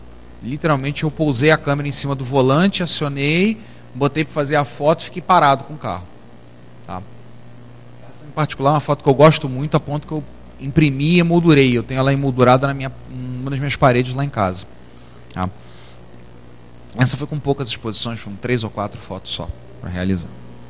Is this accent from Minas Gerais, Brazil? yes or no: no; Rio de Janeiro, Brazil; born there; da Praia de Botafogo, coisa linda, né? o bairro onde eu nasci, no Rio de Janeiro